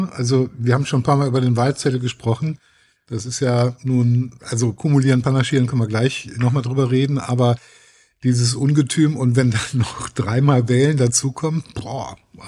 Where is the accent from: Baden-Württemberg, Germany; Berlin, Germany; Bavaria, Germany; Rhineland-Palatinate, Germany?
Rhineland-Palatinate, Germany; Ich stamme ursprünglich aus Rheinland-Pfalz